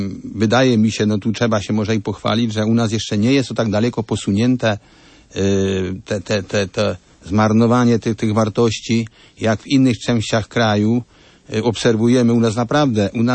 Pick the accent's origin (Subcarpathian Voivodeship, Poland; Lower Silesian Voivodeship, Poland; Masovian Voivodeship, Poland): Subcarpathian Voivodeship, Poland; A tradycja u nas na Podkarpaciu przykładowo to właśnie było rodziny wielodzietne.